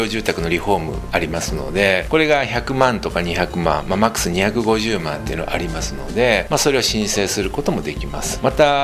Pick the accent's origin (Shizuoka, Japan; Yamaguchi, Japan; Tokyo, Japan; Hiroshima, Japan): Hiroshima, Japan; 私の実家も西区のですね、まあ、目の前に海が見えるところにあるんですが、築35年で